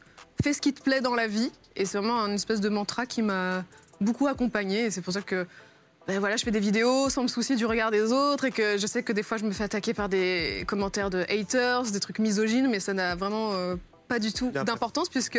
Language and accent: French; Île-de-France, France; Enfin, je suis née à Paris, mais j'ai toujours vécu en banlieue. J'ai jamais habité à Paris.